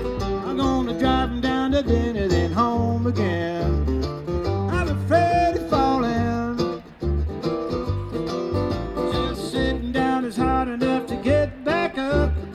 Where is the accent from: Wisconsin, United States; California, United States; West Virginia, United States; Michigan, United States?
West Virginia, United States; People in my hometown in West Virginia knew to look out for him, of course.